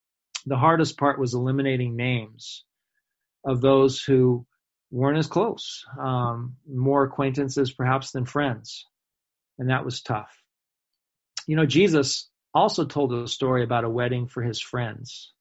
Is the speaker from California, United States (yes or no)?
yes; California, United States; I mean, here we are in Israel, and I'm from California